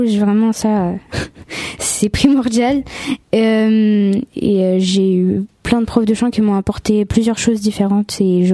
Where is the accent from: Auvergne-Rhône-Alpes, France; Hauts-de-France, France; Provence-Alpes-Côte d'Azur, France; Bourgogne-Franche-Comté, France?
Hauts-de-France, France; Senlis; born there; Je suis née à Senlis.